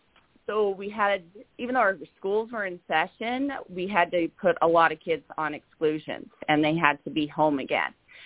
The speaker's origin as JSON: {"language": "English", "region": "Utah", "country": "United States", "moved": "as an adult", "said": "I'm not originally. I've been here 15 years. I'm originally from Utah, but moved here 15 years ago, and I just love this community."}